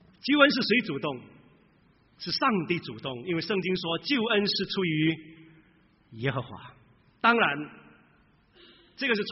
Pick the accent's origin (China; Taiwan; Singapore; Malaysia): Singapore; 我来自一个非常传统的一个华人家庭，在新加坡。我是新加坡出生，在新加坡长大的新加坡人，虽然我的口音已经五湖四海了。大陆同胞说我的口音像中国，新加坡人一听就知道我是新 Chinese。